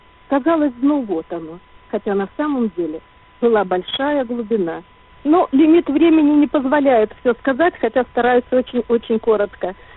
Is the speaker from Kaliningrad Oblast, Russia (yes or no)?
yes; Kaliningrad, Kaliningrad Oblast, Russia; born there; я родилась у моря в Калининграде.